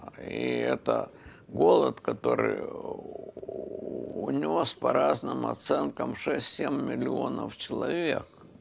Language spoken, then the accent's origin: Russian; Kharkiv, Kharkiv Oblast, Ukraine; Я из Харькова, я видел, трупы лежали на улицах, умерших от голода.